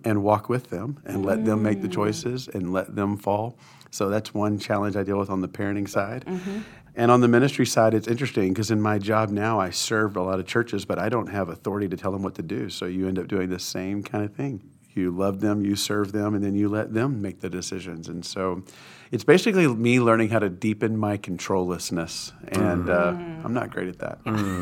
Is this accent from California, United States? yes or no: no; Waco, Texas, United States; I'm from Waco, Texas, born and raised.